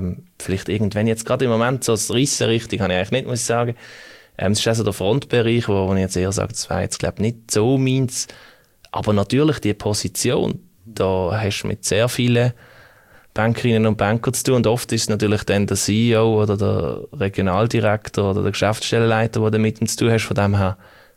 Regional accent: Switzerland; Also als Schweizer

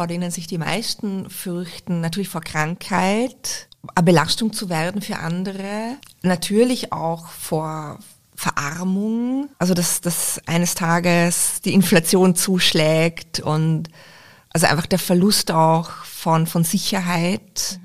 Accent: Vorarlberg, Austria; ich komme aus Vorarlberg und da ist ja doch auch ein sehr konservatives Denken sehr präsent.

